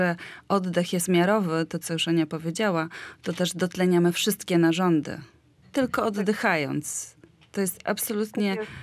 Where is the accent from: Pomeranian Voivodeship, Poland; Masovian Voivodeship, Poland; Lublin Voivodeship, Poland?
Pomeranian Voivodeship, Poland; Pruszcz Gdański; ja jestem tu z Pruszcza Gdańskiego.